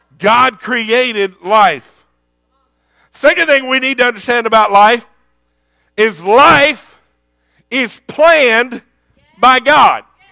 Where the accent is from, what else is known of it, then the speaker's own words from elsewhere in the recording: Texas, United States; also born or lived in Oklahoma; My wife is from New Jersey. I am from Texas and Oklahoma.